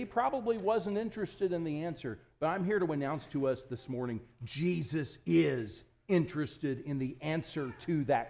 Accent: Indiana, United States; I'm not from around here, by the way. I grew up in Indiana.

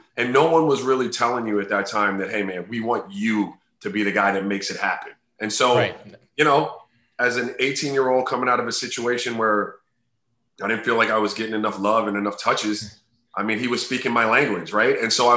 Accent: Miami, Florida, United States; a style of play that I grew up playing here in Miami.

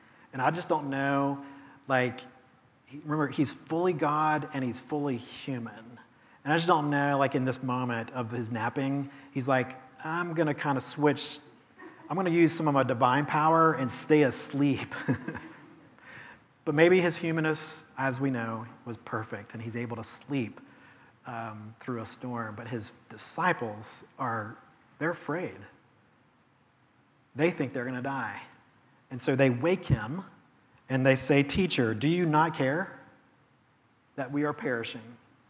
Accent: Charlotte, North Carolina, United States; I grew up in Charlotte, and I had an uncle who had a home on Lake Norman.

